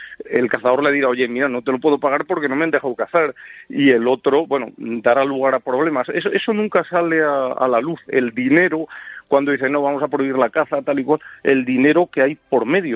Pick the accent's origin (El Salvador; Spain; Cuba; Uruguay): Spain; Valladolid, Castile and León; en mi tierra, Valladolid, norte de Burgos, por ahí todavía están muy cortitas